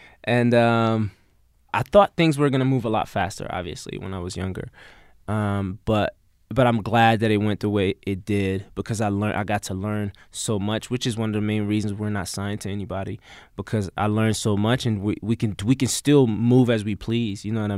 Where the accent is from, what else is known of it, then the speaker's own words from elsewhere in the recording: Brussels, Belgium; also born or lived in Democratic Republic of the Congo; now in United States; I'm from Brussels, Belgium. That's where I was born. And then my father's side of the family's from the Congo, so I grew up there a little bit.